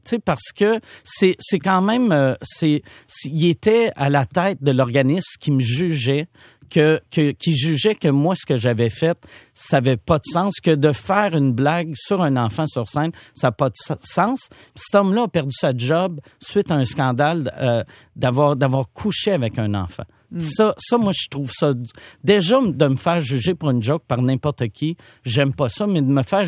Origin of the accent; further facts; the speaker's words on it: Quebec, Canada; Nous en tant que Québécois ou Canadiens